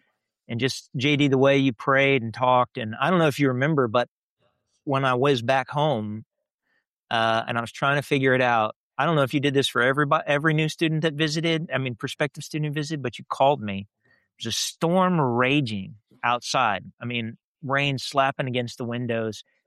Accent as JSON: {"language": "English", "region": "Texas", "country": "United States", "tie": "born or raised there", "said": "I grew up here in Texas and currently live in just outside of Waco, Texas."}